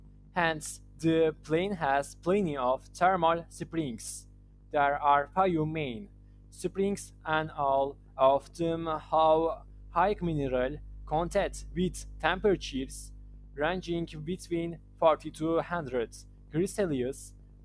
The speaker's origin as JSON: {"language": "English", "town": "Afyon", "region": "Afyonkarahisar", "country": "Turkey", "tie": "born or raised there", "said": "Afyon is my hometown. I like Afyon's thermal sector the most."}